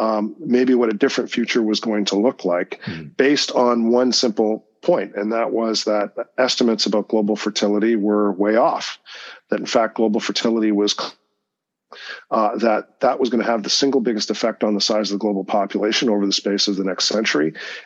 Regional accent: Canada; I happen to live in Toronto and I'm Canadian.

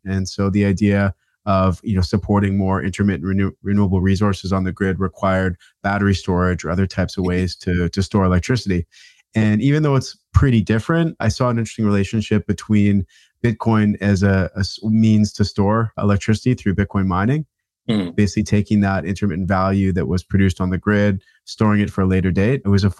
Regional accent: Canada; myself growing up in Canada.

